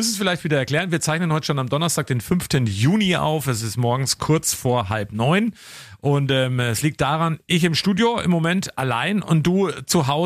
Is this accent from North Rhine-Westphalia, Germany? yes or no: no; Pegnitz, Bavaria, Germany; in Pegnitz bei uns in Oberfranken. In der Fränkischen Schweiz gelegen, am Tor der Fränkischen Schweiz